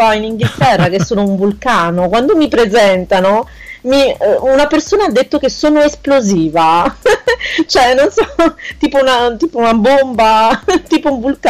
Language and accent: Italian; Naples, Campania, Italy; io parlo da napoletana, quindi ricordiamoci che io arrivo da un paese e da un posto soleggiato quasi tutto l'anno